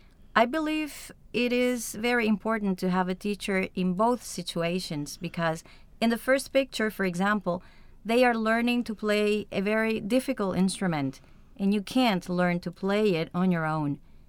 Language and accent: English; Havana, Cuba; English is a second language; now in Madrid, Spain; I'm from Havana, Cuba, and I'm currently living in Madrid because I came to study.